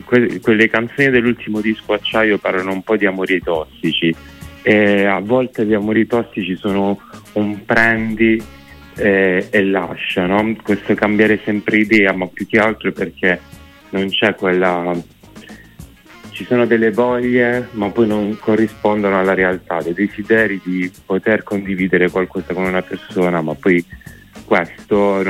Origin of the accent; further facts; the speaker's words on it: Taranto, Apulia, Italy; perché mi sono ritrasferito in Puglia, io sono di Taranto